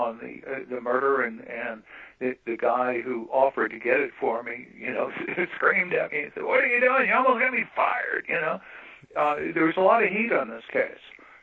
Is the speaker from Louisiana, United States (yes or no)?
yes; New Orleans, Louisiana, United States; I'm from New Orleans, okay, and this happens in New Orleans.